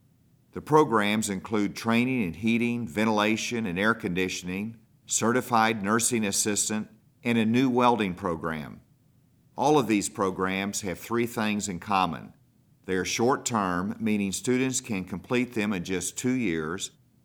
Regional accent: Gravette, Arkansas, United States; Growing up in Gravette shaped my life many years ago

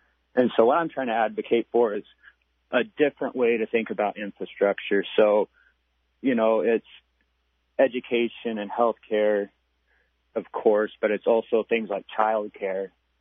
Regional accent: Alaska, United States; I'm 35 years old, born and raised in Alaska. My dad was a trooper and my mom was a nurse, so we moved all around the state growing up. I lived up on the slope and Anchorage, Fairbanks

